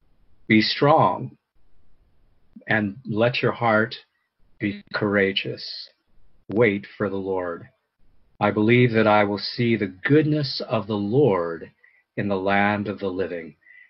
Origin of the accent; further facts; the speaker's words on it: Pennsylvania, United States; Pennsylvania. I was away from the area at that time. All of you know, or many of you know, this is my hometown.